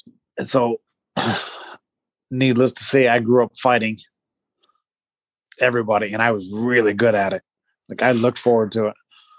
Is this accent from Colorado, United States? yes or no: yes; Denver, Colorado, United States; born there; I was born in Colorado, in Denver.